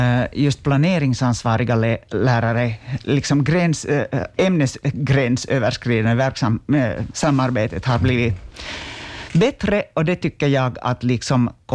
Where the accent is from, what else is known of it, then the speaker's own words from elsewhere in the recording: Vaasa, Ostrobothnia, Finland; also born or lived in Turku; Alltså, jag är liksom infödd Vasabo, men har bott ganska länge i Åbo. Sen när jag startade studera där i mitten av 80-talet.